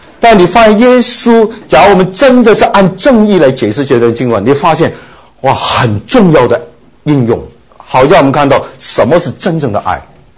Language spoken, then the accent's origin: Chinese; China; 其实我们中国人常常都是这样的，一看到被抢快跑啊，免得我也也祸上身啊。